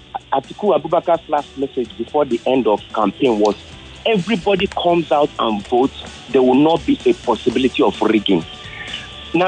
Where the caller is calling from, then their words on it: Amoa, Nigeria; I'm calling from Amoa.